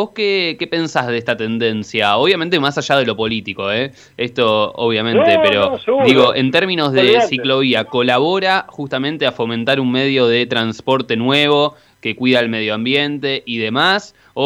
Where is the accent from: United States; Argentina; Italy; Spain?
Argentina; somos irresponsables los argentinos